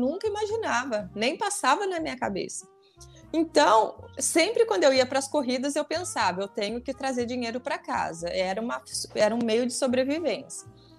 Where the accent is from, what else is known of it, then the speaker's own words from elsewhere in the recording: Cruzeiro, São Paulo, Brazil; Eu sou natural da cidade de Cruzeiro, Vale do Paraíba.